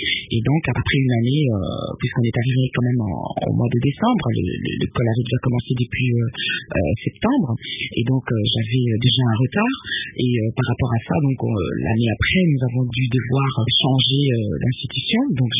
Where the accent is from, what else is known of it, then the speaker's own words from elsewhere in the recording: Kinshasa, DR Congo; also born or lived in Bongayasa; C'est vrai que je suis née dans le Bandundu, à Bongayasa plus précisément, que je n'ai vu le jour. Je suis arrivée à Kinshasa, j'étais encore bébé.